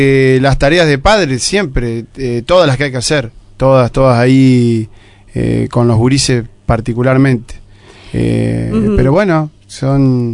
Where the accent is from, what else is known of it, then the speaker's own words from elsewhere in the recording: La Plata, Buenos Aires Province, Argentina; born there; Y aparte, acuérdense, yo nací en La Plata.